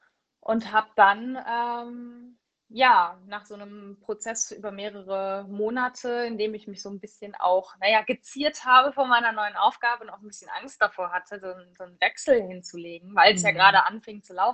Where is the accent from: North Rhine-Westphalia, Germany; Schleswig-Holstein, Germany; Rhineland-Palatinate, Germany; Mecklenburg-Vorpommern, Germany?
North Rhine-Westphalia, Germany; Cologne; Ja, wo ich herkomme, das ist in Köln. Also ich lebe in Köln am Stadtrand.